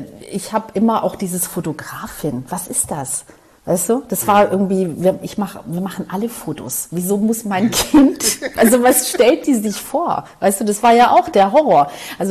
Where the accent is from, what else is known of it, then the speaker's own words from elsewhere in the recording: Kozani, Western Macedonia, Greece; kleines Bergdörfchen, also im Norden von Griechenland, bei Kosani.